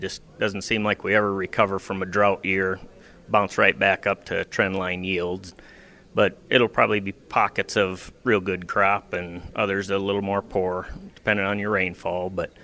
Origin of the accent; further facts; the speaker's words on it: Salem, South Dakota, United States; from Salem, South Dakota. I'm on the South Dakota Corn Growers Board and kind of from in the southeast corner of South Dakota.